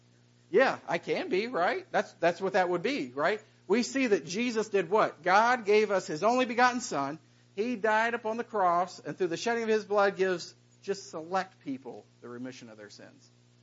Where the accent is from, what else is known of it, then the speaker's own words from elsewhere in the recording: Charleston, United States; when I grew up in Charleston, there were two churches